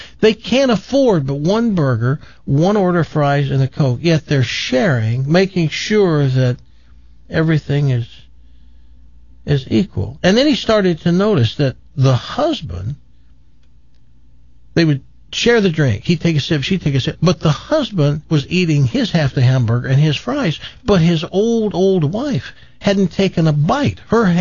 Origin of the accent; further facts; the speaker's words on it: Tennessee, United States; I grew up in Tennessee. Confederate flags were everywhere.